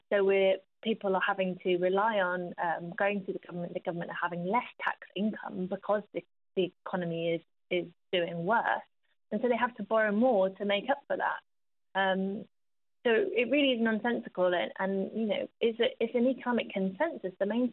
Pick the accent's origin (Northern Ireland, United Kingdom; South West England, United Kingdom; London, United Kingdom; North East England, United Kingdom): South West England, United Kingdom; Gloucester; I come from Gloucester, and there over 4,500 people are on the waiting list for social housing